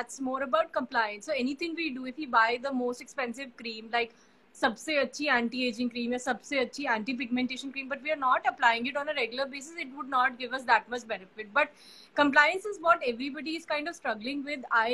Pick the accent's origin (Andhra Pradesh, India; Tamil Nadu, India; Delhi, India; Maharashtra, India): Delhi, India; I'm from Delhi. So, my clinic is in Kailash Colony. So, the south of Delhi.